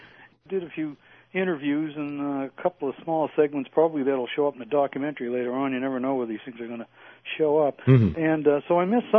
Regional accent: Canada; Well, I'm typical Canadian. You know, if you can't get the warm weather here, you go south and you find it.

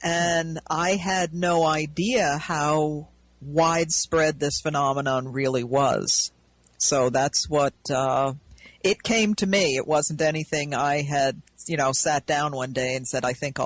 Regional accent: New York, United States; Well, I grew up in the Hudson Valley, and just about everyone I know had sightings.

